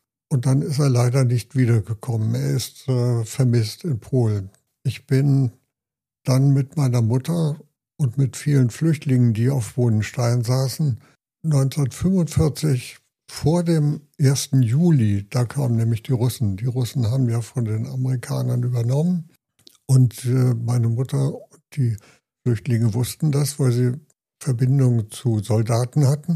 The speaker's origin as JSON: {"language": "German", "region": "Hamburg", "country": "Germany", "tie": "born or raised there", "also_born_or_lived": "Eichsfeld", "said": "Also ich bin dann eigentlich in Hamburg aufgewachsen."}